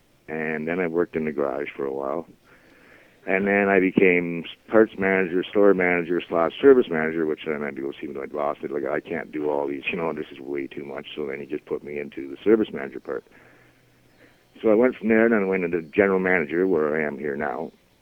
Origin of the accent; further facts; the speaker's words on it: Point Alexander, Ontario, Canada; I was born and raised in Point Alexander, which is like 5 minutes away from Deep River. And then I went to school in Deep River